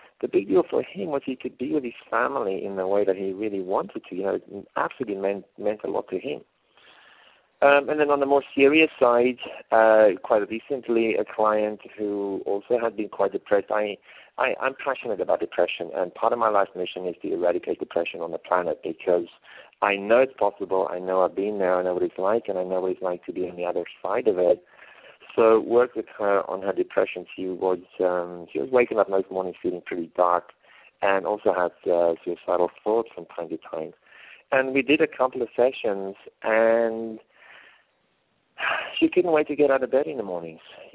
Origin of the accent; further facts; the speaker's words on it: Cape Town, Western Cape, South Africa; Now, I'm from South Africa. I'm from Cape Town, you know, with Table Mountain.